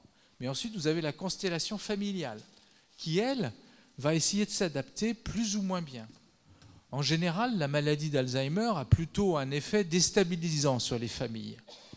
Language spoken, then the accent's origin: French; Paris, Île-de-France, France; je suis parisien